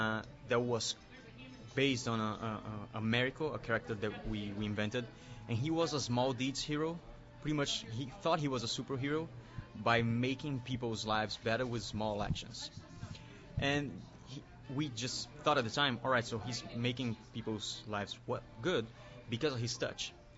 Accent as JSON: {"language": "English", "country": "Brazil", "second_language": "English", "said": "I'm from Brazil"}